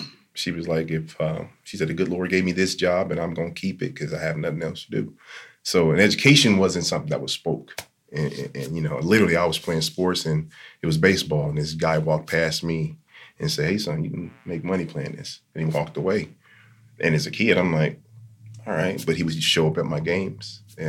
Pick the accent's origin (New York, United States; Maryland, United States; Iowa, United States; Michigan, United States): Michigan, United States; Benton Harbor; I came from Benton Harbor. It was kind of one-sided. You know how we look at things at home.